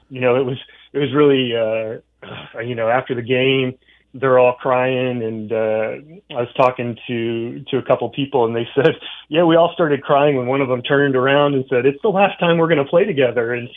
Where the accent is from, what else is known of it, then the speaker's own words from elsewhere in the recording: Indiana, United States; as a kid growing up in Indiana, you see the Trester Award